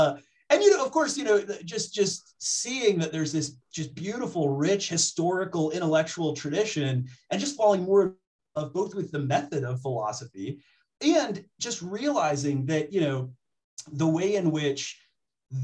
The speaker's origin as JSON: {"language": "English", "region": "Minnesota", "country": "United States", "tie": "born or raised there", "said": "So I was on the playground, and I lived in Minnesota. I'm from Minnesota, and I distinctly remember, like, very young, I was on the playground"}